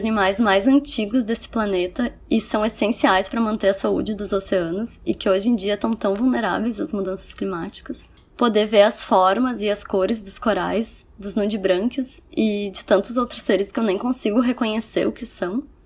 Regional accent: Porto Alegre, Rio Grande do Sul, Brazil; eu sou de Porto Alegre.

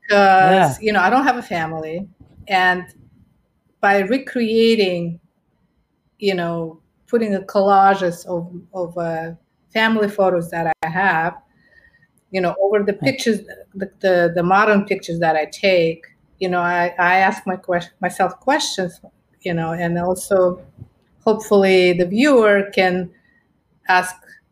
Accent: Ufa, Bashkortostan, Russia; English is a second language; And I came from Ufa. It's like, you know, much smaller city

